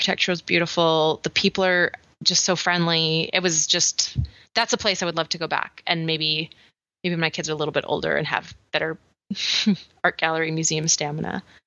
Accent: Canada; I'm so Canadian / British descent.

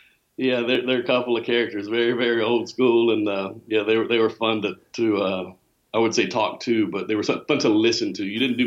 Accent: Dallas, Texas, United States; also born or lived in Colorado; Yeah, born and raised in Dallas. Okay. I'm jetted off to Colorado for about a year, but came back and yeah, I've been here my whole life.

